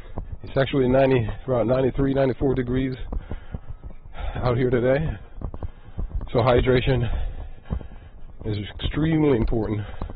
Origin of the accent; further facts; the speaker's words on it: Gregory Park, Saint Catherine, Jamaica; also born or lived in Kingston; now in Atlanta, United States; I was born in Kingston, moved to Gregor Park in St. Catherine, and just used to always run to the store for every little thing that we needed to buy